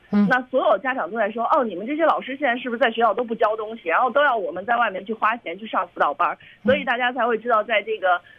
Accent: China; 而且我们中国人有个习惯的观念，

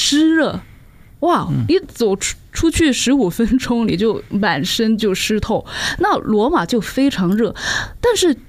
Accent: Hong Kong; accent: Cantonese; Chinese is a second language; 就很感谢吉祥老师还有姜老师邀请我上来，我是第一次来，那我的普通话可能不太好

